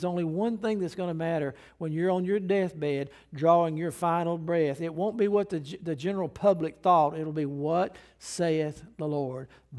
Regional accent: Alabama, United States; Because, I mean, I'm from Alabama, granted.

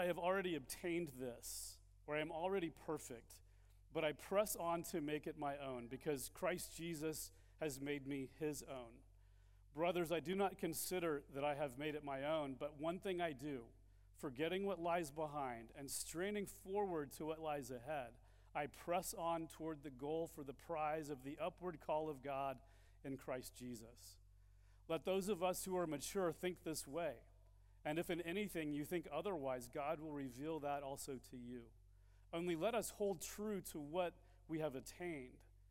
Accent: Georgetown, Texas, United States; now in San Antonio, United States; I come from Georgetown, Texas, where I spent the last 15 years or so church planting. And about a year ago, we moved to San Antonio.

